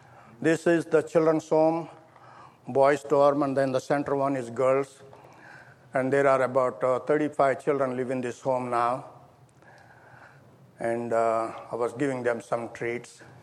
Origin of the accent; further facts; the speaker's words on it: India; I was born and raised in India. My grandparents were Hindus.